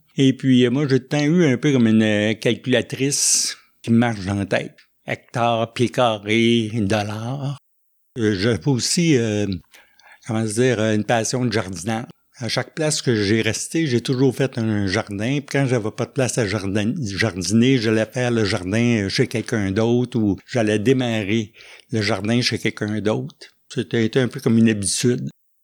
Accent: Longueuil, Quebec, Canada; also born or lived in Rimouski; Je suis natif de Longueuil, mais j'ai fait le gros de mes études à Rimouski.

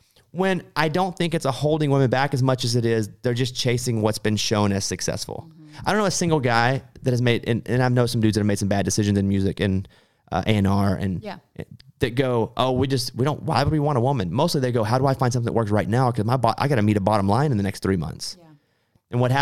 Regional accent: Arkansas, United States; I grew up in Arkansas. We didn't go to Los Angeles.

